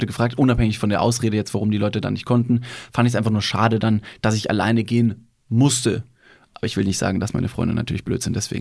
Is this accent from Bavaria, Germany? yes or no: yes; Ingolstadt, Bavaria, Germany; moved away as an adult; now in Cologne, Germany; Köln, meiner neuen Wahlheimat. Ich wohne seit über 10,5 Jahren jetzt in Köln. Und der Kontrahent oder das gegnerische Team kam aus Ingolstadt, meiner gebürtigen Heimat, in der ich 18 Jahre gewohnt habe.